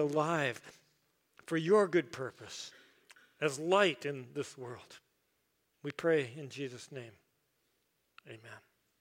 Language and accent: English; Maryland, United States; We were at my grandmother's down on the Chesapeake Bay. I grew up in Maryland.